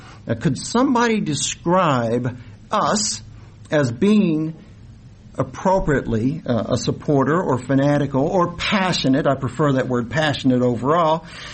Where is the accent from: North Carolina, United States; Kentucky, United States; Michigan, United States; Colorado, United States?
Kentucky, United States; Louisville; I grew up in Louisville. I'm a University of Louisville fan.